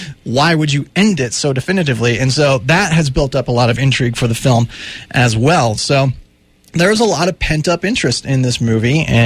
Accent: Colorado, United States; It's my home state, and it's been hit hard, and my heart breaks for what's been going on in Colorado the past couple months.

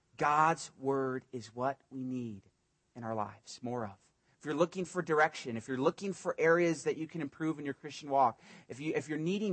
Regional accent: East Coast, United States; also born or lived in Puerto Rico; now in Albuquerque, United States; I grew up in the East Coast. I lived in Puerto Rico as a missionary for many years. I was established there.

